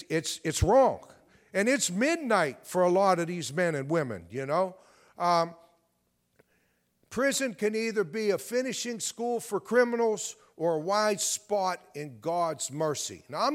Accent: Aliquippa, Pennsylvania, United States; I grew up in a predominantly African-American section of town in Aliquippa.

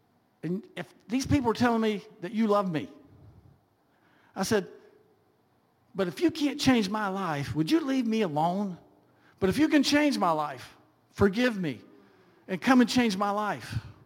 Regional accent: Virginia, United States; I grew up in Southwest Virginia in the mountains. I'm a hillbilly through and through.

